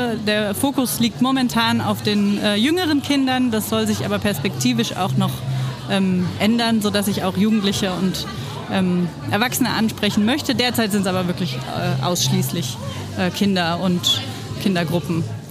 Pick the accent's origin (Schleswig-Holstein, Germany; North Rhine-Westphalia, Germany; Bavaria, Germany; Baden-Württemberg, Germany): Baden-Württemberg, Germany; Freiburg; Ich komme ursprünglich aus Freiburg.